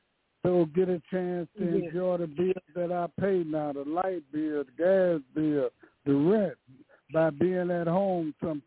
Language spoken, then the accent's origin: English; Chicago, Illinois, United States; So this girl was working I'm from Chicago, and she's working on the west side of Chicago